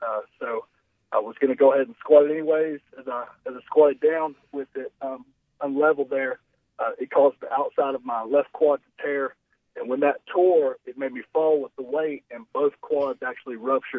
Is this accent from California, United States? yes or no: no; Tennessee, United States; you know, I'm originally from Tennessee. I went to Virginia to college at Emory Henry College.